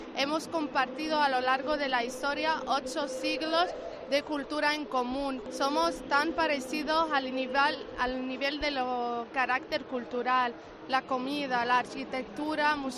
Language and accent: Spanish; Lebanon; also born or lived in Spain; soy libanesa. Yo estuve estudiando en Madrid y viví tipo un año en España